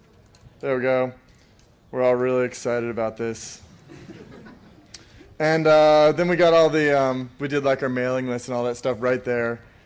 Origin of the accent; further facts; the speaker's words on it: New York, United States; I'm like, so where are you from? He's like, New York. I'm like, I'm from New York too.